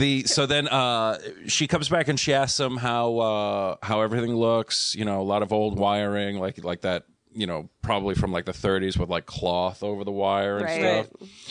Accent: Rumford, Rhode Island, United States; It was, I grew up in Rumford, Rhode Island. So it's like there were some old farmhouses and colonial houses.

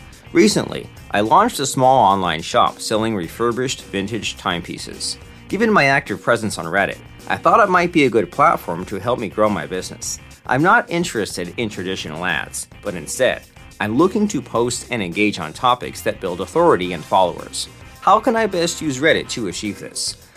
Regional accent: Houston, Texas, United States; from Houston.

